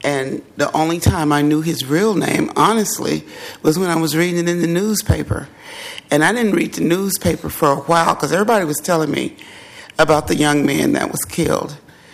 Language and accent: English; Georgia, United States; And I'm from a family of 12 brothers and 4 sisters. And I grew up in Georgia.